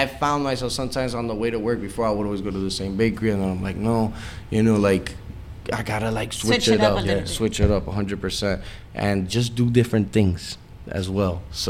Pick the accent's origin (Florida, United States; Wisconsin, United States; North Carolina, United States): Florida, United States; Kendall; I'm from Kendall.